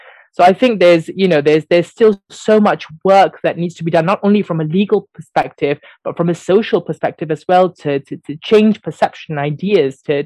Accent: Malaysia; moved away as an adult; I grew up in Malaysia until I was at the age of 18.

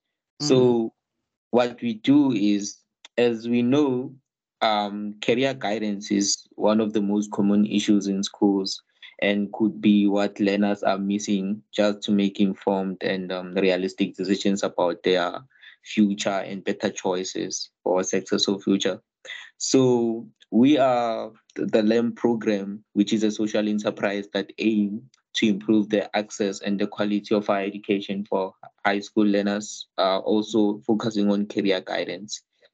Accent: Pretoria, Gauteng, South Africa; And I'm from Gauteng, Pretoria.

